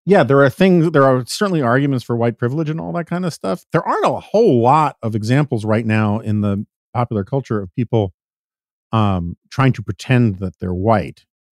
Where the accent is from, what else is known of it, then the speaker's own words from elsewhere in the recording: New York City, New York, United States; I grew up in New York City. I never once began a sentence, well, as a white person, I think.